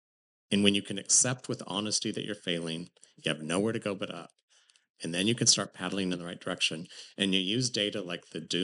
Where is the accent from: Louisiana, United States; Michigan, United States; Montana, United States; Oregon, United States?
Oregon, United States; Portland; I'm sorry, this is my hometown. This isn't a political job for me.